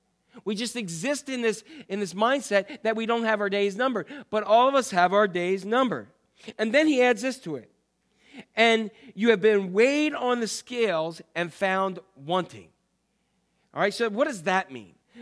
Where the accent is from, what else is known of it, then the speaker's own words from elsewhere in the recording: Maryland, United States; from Cecil County, Maryland.